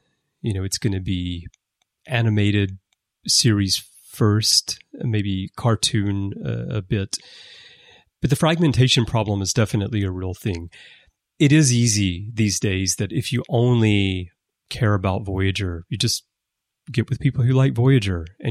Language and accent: English; Alabama, United States; You know, I'm from Alabama, and we had a real problem in the 90s trying to watch Star Trek, where Atlanta Braves baseball games would preempt episodes.